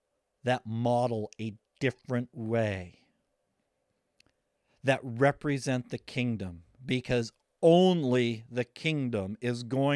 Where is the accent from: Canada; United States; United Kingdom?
United States; New England; accent: New England; If you listen to me when my accent's out, you can say, oh, I think you're from New England.